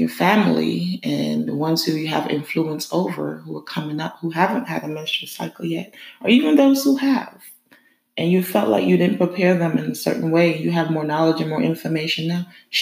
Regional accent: Barbados; because I grew up in Barbados

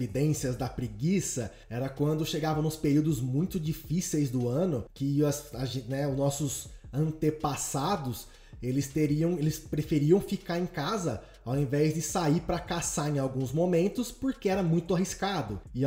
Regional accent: Araraquara, São Paulo, Brazil; now in Poços de Caldas, Brazil; Porque eu venho da cidade de Araraquara e lá é um calor do inferno.

